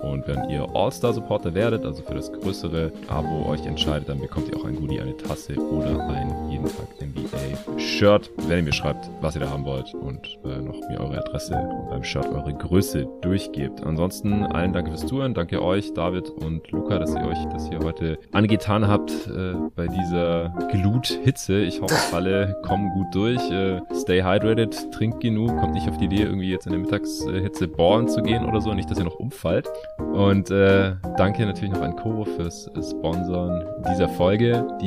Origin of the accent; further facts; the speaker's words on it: Stuttgart, Baden-Württemberg, Germany; bevor ich dann in meine alte Heimat nach Stuttgart fahre